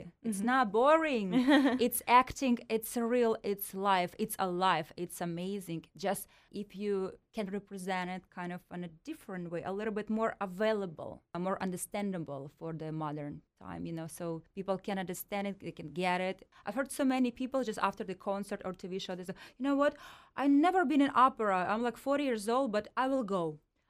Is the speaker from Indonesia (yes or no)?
no; Siberia, Russia; Well, I was born and raised in Russia, Siberia, very cold part.